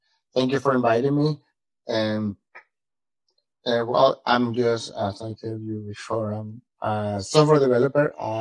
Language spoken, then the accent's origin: English; Venezuela; I'm from Venezuela, and that shaped me, what this Venezuelan situation political and economical situation shaped me as who I am right now.